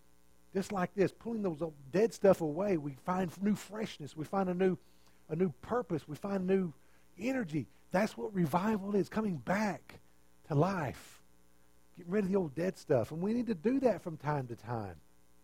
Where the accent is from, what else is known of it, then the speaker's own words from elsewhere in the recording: Fort Stockton, Texas, United States; We had a big building out when I was raised out in Fort Stockton.